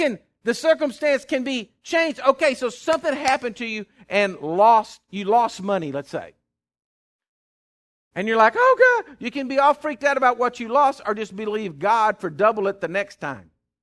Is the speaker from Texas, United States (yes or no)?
yes; Texas, United States; Listen to me. I am a Texan.